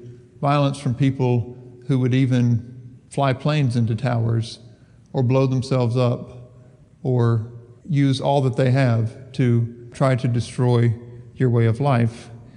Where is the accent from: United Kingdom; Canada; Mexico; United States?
United States; the South; I grew up in the South, in the Bible Belt.